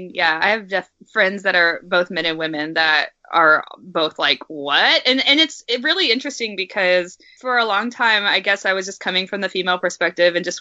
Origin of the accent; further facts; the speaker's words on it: Kentucky, United States; now in Los Angeles, United States; but I'm from Kentucky, and by the age of 25, all of my friends were married almost and had kids.